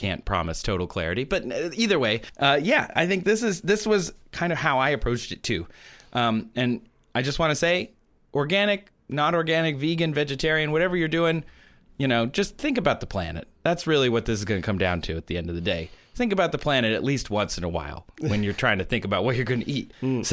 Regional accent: Midwest, United States; Julian is from California originally, but I'm from the Midwest, where the corn comes from.

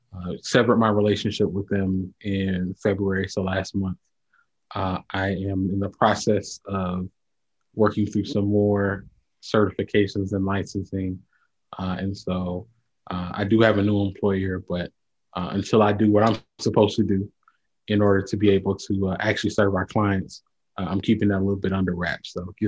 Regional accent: Memphis, Tennessee, United States; I was born and raised in Memphis. I grew up in East Memphis, graduated from White Station High School

